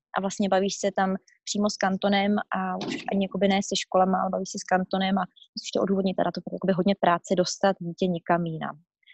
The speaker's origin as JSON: {"language": "Czech", "region": "Bohemia", "country": "Czechia", "said": "protože jsem z Čech na to vůbec jako zvyklá nebyla"}